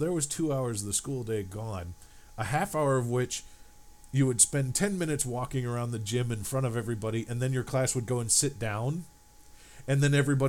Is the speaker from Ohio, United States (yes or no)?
no; Muncie, Indiana, United States; Well, see, since I grew up in Muncie, I had Ball State.